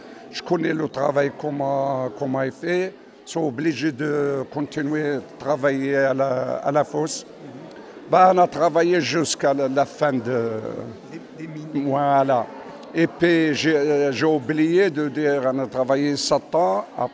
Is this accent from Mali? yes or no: no; Morocco; now in France; Mais les gens qui sont passés à Casa, il y en a qui viennent par avion et nous, on est venu en France par bateau.